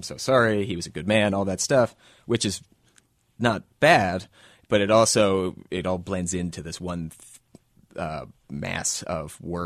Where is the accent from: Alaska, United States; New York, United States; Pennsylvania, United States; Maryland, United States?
Pennsylvania, United States; Philadelphia; I grew up in Roxborough, and they're based on a lot of the sort of people I knew